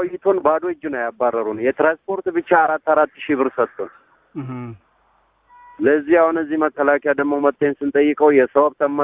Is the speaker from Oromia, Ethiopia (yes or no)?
yes; Oromia, Ethiopia; born there; now in Addis Ababa, Ethiopia; እኔ ያለሁት እኮ አዲስ አበባ ነው፣ መገናኛ እኮ ነው ያለሁት። እኔ እኮ ከባህር ዳር ከወጣሁ ያው አስቸኳይ ጊዜ አዋጅ ለዛም እንድሰራ ሄዳለሁ። ትውልዴ ኦሮሚያ ነው።